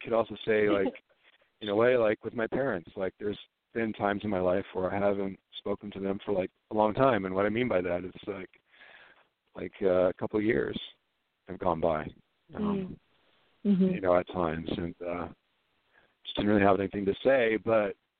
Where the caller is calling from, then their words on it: Washington, United States; And I'm calling from Washington.